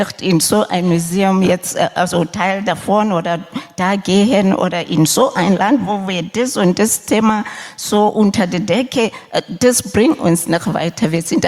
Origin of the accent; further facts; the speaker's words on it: Lesotho; Ich komme selber aus Lesotho im südlichen Afrika.